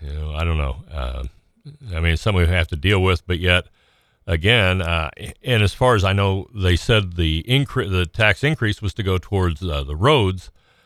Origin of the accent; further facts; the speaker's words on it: Pinckneyville, Illinois, United States; I grew up in Pinckneyville, and I go over there now, and it's like, it doesn't look like the same town here.